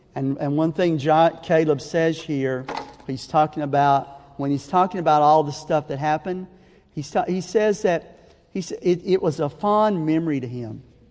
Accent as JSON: {"language": "English", "region": "the South", "country": "United States", "tie": "born or raised there", "said": "And I'm not being ashamed of growing up in the South. Because God in His made my genes male genes. God made my genes white genes. And by the grace of God, I was born in the South."}